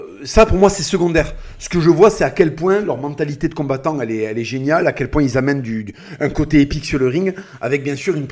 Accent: France; nous ne sommes pas l'extrême droite, hein, nous sommes des Français, point final, qui aiment notre pays, point final.

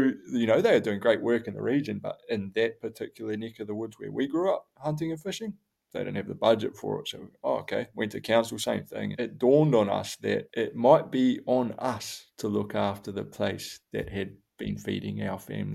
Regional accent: Gisborne, New Zealand; also born or lived in Hawke's Bay; which was great growing up in Gisborne. But when they passed away, we moved to the Hawke's Bay, which was awesome.

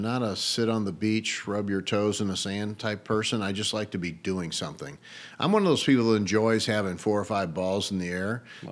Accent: St. Louis, Missouri, United States; So I grew up in North City, St. Louis, so on the eastern side of Missouri. I was very much an inner city person.

